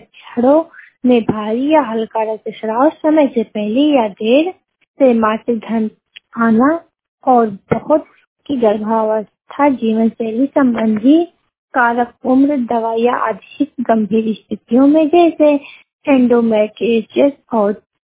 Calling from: Atigadh, India; मैं बलरामपुर जिले से बात कर रही हूँ। मेरा गांव तभी अतिगढ़ से मैं बात कर रही हूँ।

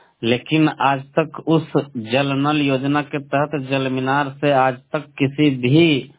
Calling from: Lakhisarai, Bihar, India; लखीसराय जिला चानन प्रखंड इटौन पंचायत से बोल रहा हूँ। मेरा गांव में आज से 6-7 साल पहले

